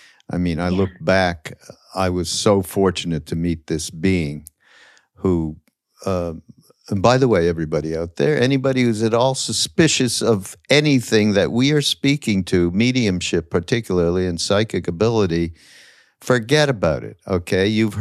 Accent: Canada; I'm from Canada.

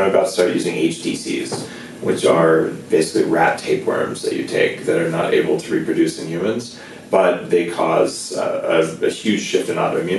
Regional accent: New Mexico, United States; I grew up with them in New Mexico

